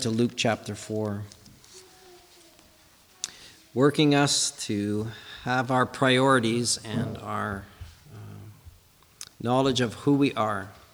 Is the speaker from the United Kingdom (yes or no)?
no; Mississauga, Ontario, Canada; I grew up in Mississauga